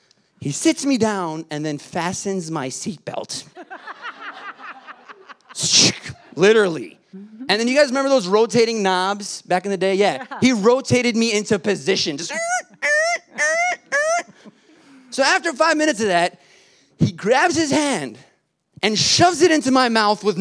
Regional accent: Detroit, Michigan, United States; So I grew up actually in the Detroit area, but real close to Dearborn, you know. Yeah. We couldn't afford the Dearborn house, so my parents had to live in Detroit.

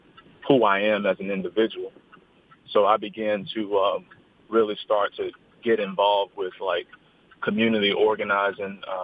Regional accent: West Virginia, United States; because growing up in Hardy County, I didn't really have a whole lot of access to individuals who were in the fields of science, politics, medicine, engineering.

